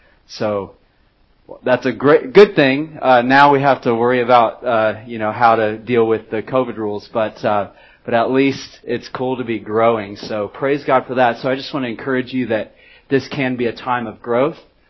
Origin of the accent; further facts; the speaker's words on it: Kansas, United States; now in Dunedin, New Zealand; and I'm a member of Caversham Community Church in Dunedin. We've been there a couple years, and I'm from Kansas, USA.